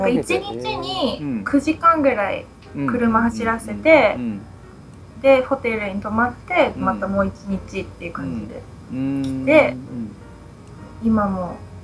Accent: Aomori, Japan; now in United States; 今アメリカに住んでて元青森出身でハーフなんですけど、今アメリカに住んでて、ルイジアナ州につい最近引っ越したばっかりで、大学のために

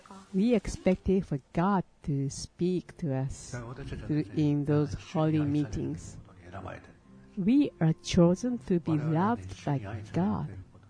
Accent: Kyoto, Japan; I'm from Kyoto, so I'd like to cheer up those teams from Kansai

